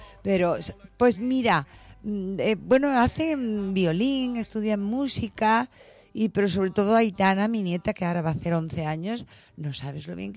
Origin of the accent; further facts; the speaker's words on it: Andalusia, Spain; como buena andaluza